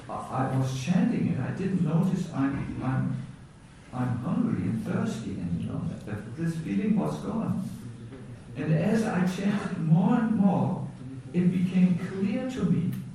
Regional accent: Germany; Me, I'm from Germany, I'm a single man, you know

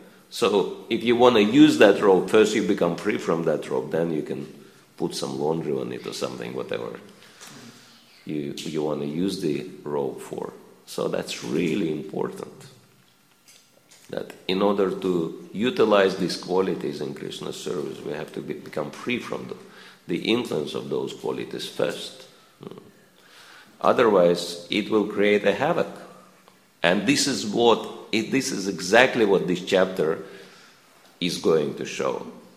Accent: Russia; English is a second language; I'm coming from Russia, and in Russia we say it's like a monkey with a bomb in hand.

